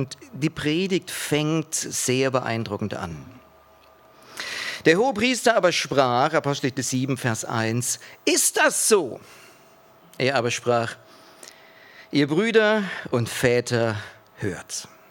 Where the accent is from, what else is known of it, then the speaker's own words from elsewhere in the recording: Schriesheim, Baden-Württemberg, Germany; Ich komme aus Schriesheim, also auf der anderen Seite von Heidelberg.